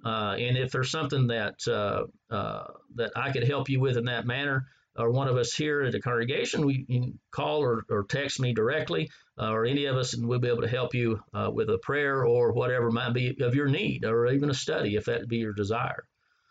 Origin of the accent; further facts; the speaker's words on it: the South, United States; I don't know about you growing up in the South. We didn't have air conditioning when I was a kid.